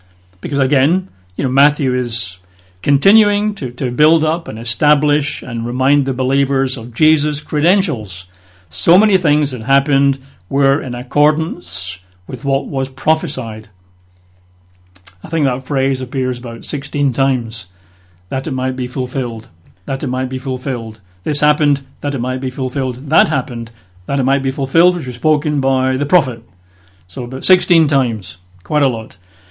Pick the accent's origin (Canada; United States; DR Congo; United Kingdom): United Kingdom; Scotland; when I was growing up in Scotland as a young boy